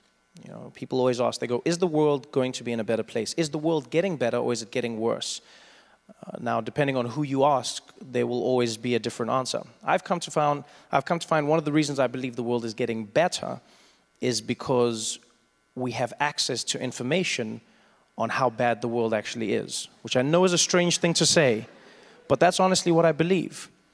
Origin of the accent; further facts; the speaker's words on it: South Africa; I grew up in South Africa during a time known as apartheid.